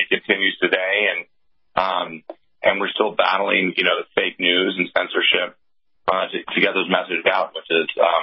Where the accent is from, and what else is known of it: Northeast, United States; born or raised there